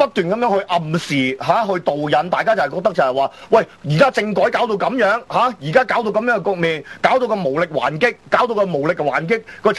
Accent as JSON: {"language": "Cantonese", "country": "Hong Kong", "said": "我哋香港人唔係你嘅敵人"}